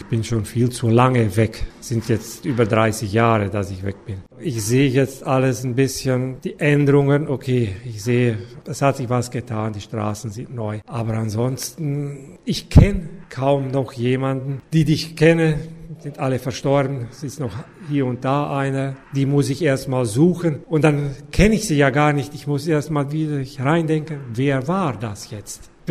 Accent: Transylvania, Romania; now in Germany; Die wissen nur, wir kommen aus Siebenbürgen oder unsere Eltern, die kommen aus Siebenbürgen.

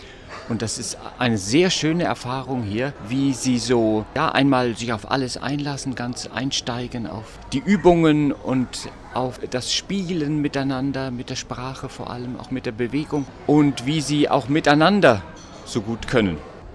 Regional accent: Germany; ich bin aus Deutschland

